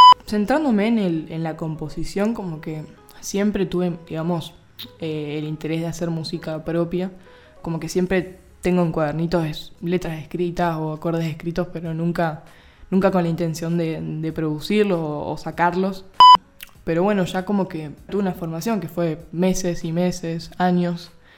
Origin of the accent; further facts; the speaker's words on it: Rosario, Santa Fe, Argentina; born there; yo nací en Rosario, Santa Fe, Argentina.